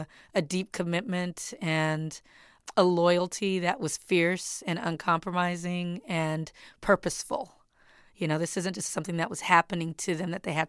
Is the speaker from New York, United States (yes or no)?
no; Compton, California, United States; exploring a character that might live where I grew up in Compton, California.